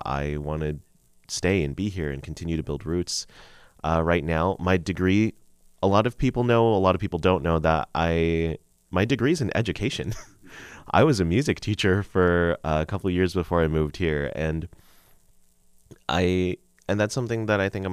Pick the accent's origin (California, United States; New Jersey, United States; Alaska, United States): Alaska, United States; Dillingham; now in Kodiak, United States; So I grew up in Dillingham, which a lot of people know, and there's just not a lot of Filipino people there.